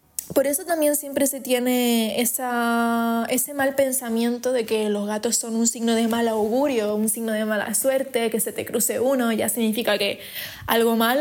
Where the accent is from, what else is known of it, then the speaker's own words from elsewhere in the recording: Fuerteventura, Canary Islands, Spain; bueno, soy de Canarias, concretamente de Fuerteventura